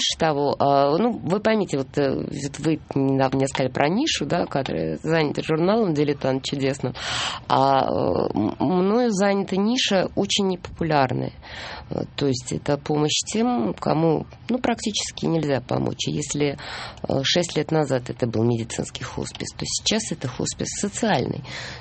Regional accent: Moscow, Russia; born there; moved away as an adult; Вот я русская и родилась в Москве.

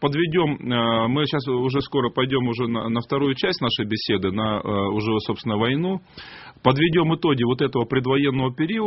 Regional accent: Altai Krai, Russia; я сам с Алтая, вот то, что у нас были массовые высылки крестьян

